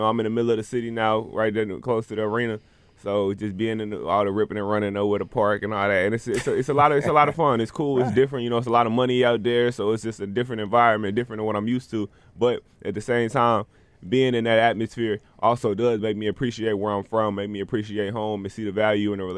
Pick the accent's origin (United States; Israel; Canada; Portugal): United States; Arkansas; because, you know, I'm from Arkansas. We don't got a team here.